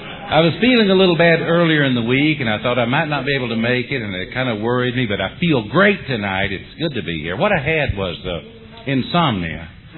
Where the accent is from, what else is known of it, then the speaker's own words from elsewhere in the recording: London, Kentucky, United States; it is so great to be back here in my hometown, London, Kentucky. Now, I grew up about 15 miles off the main road, down toward East Bernstadt Route 1.